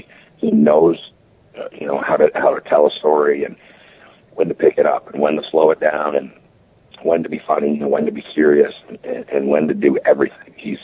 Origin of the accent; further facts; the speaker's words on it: Canada; I grew up in Canada and I've been a Maple Leafs fan since I was like 5 years old, and still am.